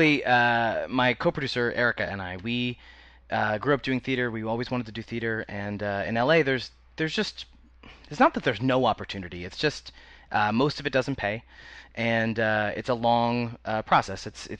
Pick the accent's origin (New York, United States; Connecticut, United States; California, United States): Connecticut, United States; No, I'm from Connecticut. A little town in Connecticut.